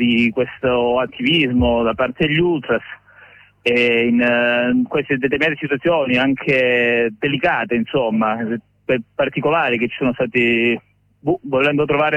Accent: Calabria, Italy; prendo Cosenza perché io sono calabrese

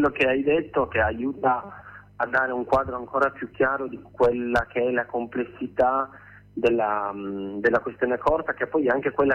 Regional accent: Sardinia, Italy; discolpare la Sardegna solo perché ci vivo, è della mia terra

